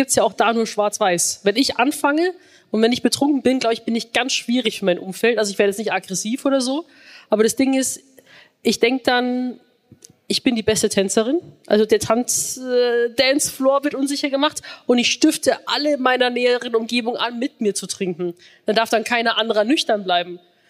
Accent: Rosenheim, Bavaria, Germany; now in Berlin, Germany; Rosenheim.

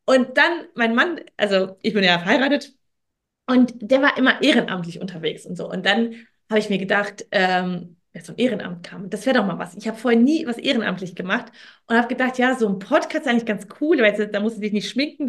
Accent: Wuppertal, North Rhine-Westphalia, Germany; ich komme aus Wuppertal, muss man dazu sagen, und ich habe in Düsseldorf studiert.

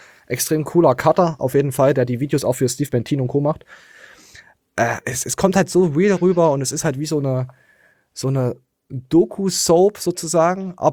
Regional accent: East Germany, Germany; born there; Ich bin einfach nur im Osten geboren

